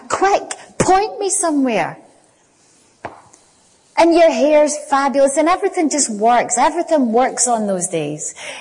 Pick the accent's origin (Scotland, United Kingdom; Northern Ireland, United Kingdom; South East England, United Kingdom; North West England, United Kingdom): Scotland, United Kingdom; Glasgow; But when I grew up in Glasgow, particularly working class, steel industry Glasgow, nobody had any money.